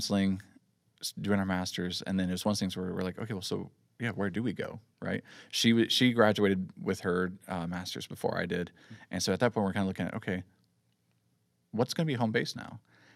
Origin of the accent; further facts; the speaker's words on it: Lynchburg, Virginia, United States; I grew up in Lynchburg here, right? Born here, raised here.